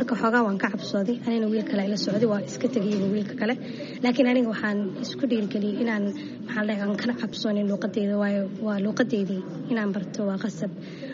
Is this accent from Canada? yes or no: yes; Toronto, Ontario, Canada; born or raised there